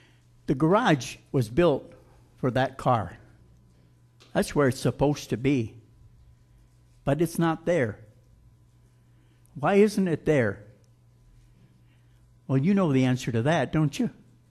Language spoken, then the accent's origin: English; Florida, United States; You know, when I grew up in Florida, there was only two occasions where people got bit by a coral snake.